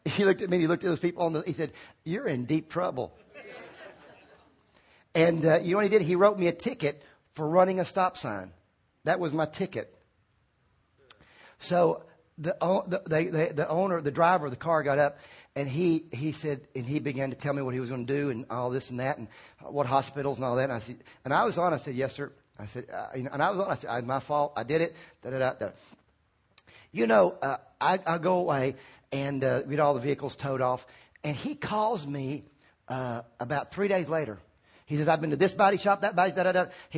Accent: Virginia, United States; And I said, and I've got a Virginia license. I was from Virginia. I said, I got a Virginia license.

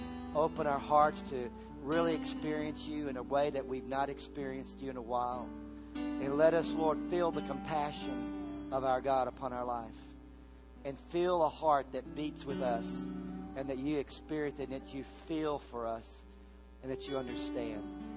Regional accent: Virginia, United States; Once in a while, I grew up in Virginia. Every once in a while, I'll run into somebody from Virginia.

